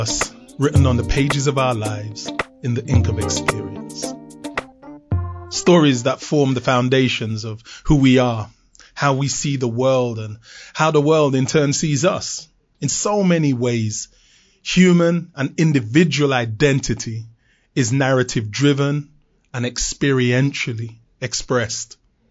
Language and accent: English; London, United Kingdom; As a teenager, growing up in London in the 1970s and attending high school, I was declared uneducatable and permanently excluded from mainstream school.